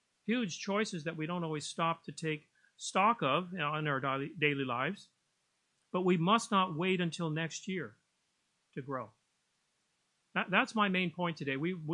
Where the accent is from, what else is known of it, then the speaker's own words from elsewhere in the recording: California, United States; I've been in several earthquakes since I grew up in California.